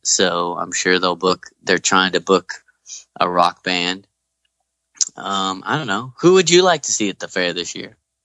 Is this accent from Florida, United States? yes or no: no; Kingsburg, California, United States; so I come from Kingsburg, and in Kingsburg there was this one corn stand out in, you know, a certain part of town.